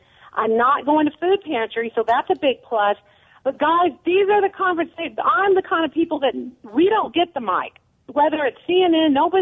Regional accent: Texas, United States; And so I'm Mexican born. I'm an American who's Mexican, born and raised in Texas.

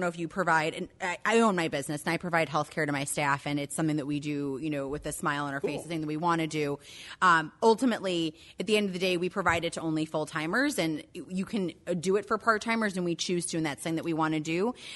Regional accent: Chicago, Illinois, United States; now in Wilmette, United States; I grew up in Chicago, and I recently moved to Wilmette with my family.

